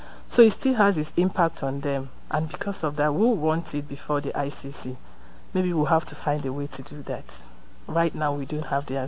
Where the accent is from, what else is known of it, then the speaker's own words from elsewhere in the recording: Nigeria; I'm a journalist from Nigeria, but I'm here for the Constitutional Rights Project from Lagos, Nigeria.